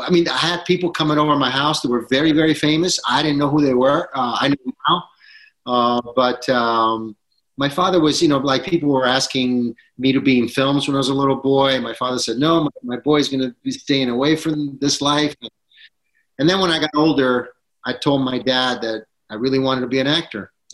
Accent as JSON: {"language": "English", "country": "United States", "tie": "born or raised there", "also_born_or_lived": "Italy", "said": "But in theory, I'm actually, you know, American, Czech, and Italian. So it's been pretty cool. And growing up in Europe was fantastic."}